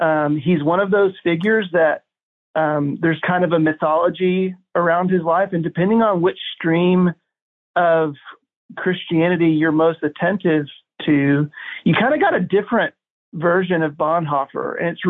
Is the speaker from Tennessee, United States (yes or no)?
yes; Nashville, Tennessee, United States; Yeah, Nashville is awesome. This is my hometown.